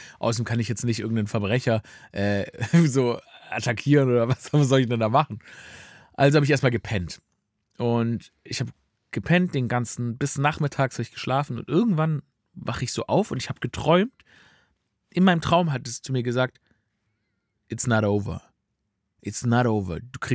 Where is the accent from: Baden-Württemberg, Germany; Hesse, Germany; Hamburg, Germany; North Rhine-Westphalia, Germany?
Baden-Württemberg, Germany; Stuttgart; ich komme aus Stuttgart, da gibt es viele Bonzen